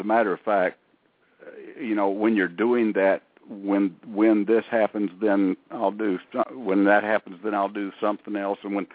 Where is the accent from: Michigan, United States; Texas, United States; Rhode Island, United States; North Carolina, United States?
North Carolina, United States; also born or lived in Northeast Tennessee; I grew up in a mill town in North Carolina. Well, the second half of my childhood after we moved from Northeast Tennessee was a mill town in North Carolina